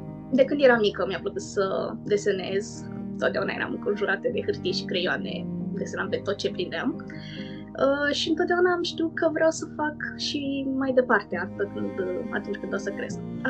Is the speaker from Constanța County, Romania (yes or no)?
yes; Constanța, Constanța County, Romania; moved away; Eu sunt din Constanța și practic am fugit la celălalt capăt al țării.